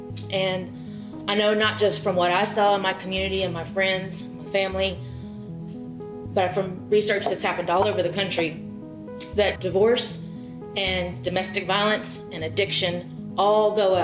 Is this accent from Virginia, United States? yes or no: yes; Virginia, United States; I grew up in Wise County, just over the mountain, where Red Onion and Wallins Ridge prisons are.